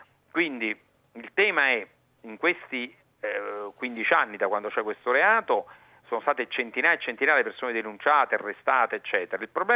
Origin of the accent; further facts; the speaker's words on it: Salerno, Campania, Italy; Io sono di Salerno, poi sono stato eletto a Napoli